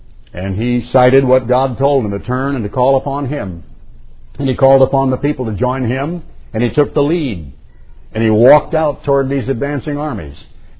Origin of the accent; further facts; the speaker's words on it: United States; I got to tell you, as an American, I am so thankful